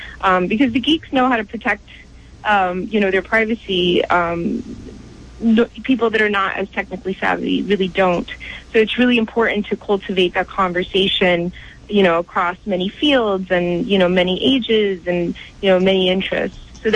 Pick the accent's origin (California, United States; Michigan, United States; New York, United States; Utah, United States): New York, United States; New York City; I am a Latina, I grew up in New York City, and so I'm really conscientious